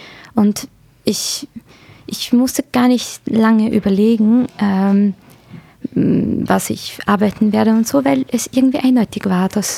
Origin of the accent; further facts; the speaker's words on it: Hungary; Jedoch komme ich aus Ungarn, also sollte ich die ungarische Sprache auch nicht vernachlässigen. Und so lerne ich eigentlich auch Ungarisch, so nebenbei.